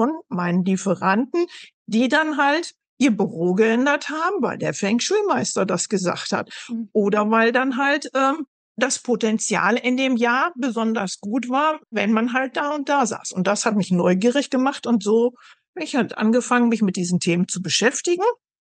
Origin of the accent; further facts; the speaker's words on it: North Rhine-Westphalia, Germany; born there; ich komme gebürtig aus dem Münsterland in Deutschland.